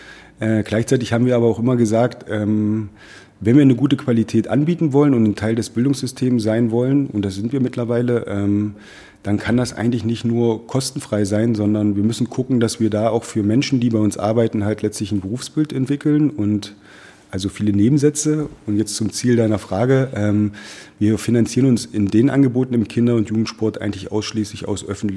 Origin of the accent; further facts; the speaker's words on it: Saxony-Anhalt, Germany; now in Berlin, Germany; Ich komme eigentlich aus Sachsen-Anhalt